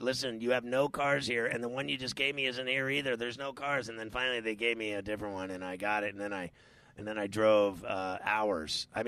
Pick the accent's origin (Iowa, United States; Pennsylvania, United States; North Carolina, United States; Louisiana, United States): Pennsylvania, United States; Pittsburgh; now in New York, United States; less that I'm in, you know, big New York. That means nothing to me. And it means nothing to me that I'm from Pittsburgh, to be honest with you.